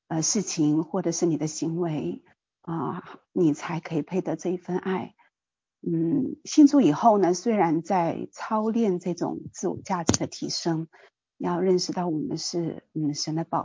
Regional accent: Nanchang, Jiangxi, China; 我是南昌的

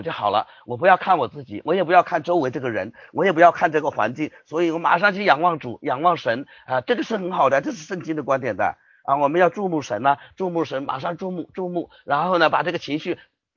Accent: China; 那我们中国人很多的中国文化时代文化啊，这些都深深的对我们有很大的影响。

